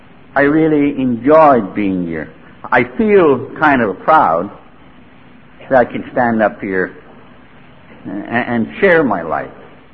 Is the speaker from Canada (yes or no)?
yes; Canada; I'm a Canadian. I was brought up in a small little reservation in Canada.